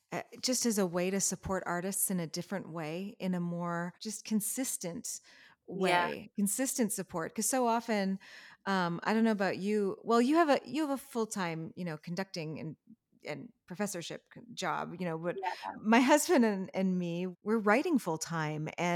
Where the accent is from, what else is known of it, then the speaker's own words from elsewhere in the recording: Minnesota, United States; because I'm really excited because Minnesota is my home state.